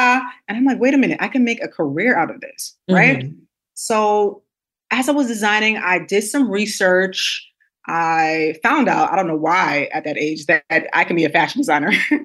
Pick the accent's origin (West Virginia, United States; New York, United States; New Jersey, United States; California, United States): New York, United States; Brooklyn; I am from Brooklyn, New York.